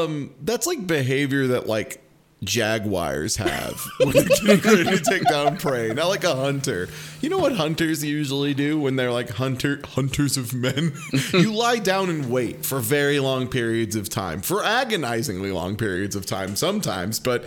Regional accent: Indiana, United States; You can, yeah, I grew up in Indiana.

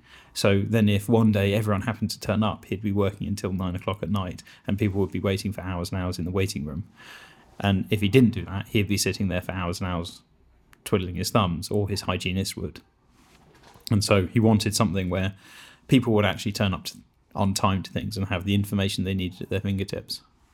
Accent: Cambridge, East of England, United Kingdom; I grew up here in Cambridge, and I'd be writing to companies on the Science Park that I thought were interesting, asking for a job doing literally anything.

